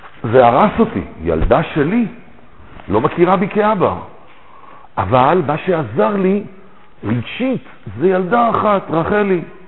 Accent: Petah Tikva, Central District, Israel; born there; אני יליד פתח תקווה, בן לניצולי שואה.

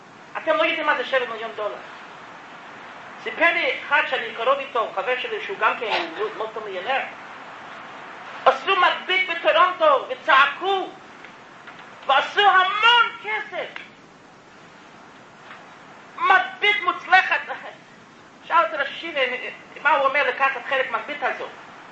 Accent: United States; אני אמריקאי, אני יודע מה זה.

